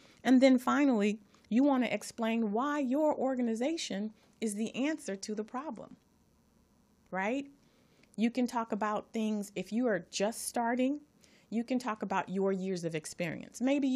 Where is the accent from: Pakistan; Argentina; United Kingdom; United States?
United States; Los Angeles, California; Because I'm from Watts and I'm telling you this isn't going to work.